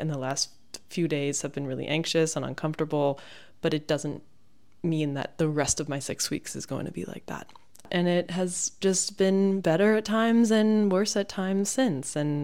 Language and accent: English; United States; now in Paris, France; because I'm American and I don't live here and I'm not local. But I wanted to do something about the fact that I don't speak French.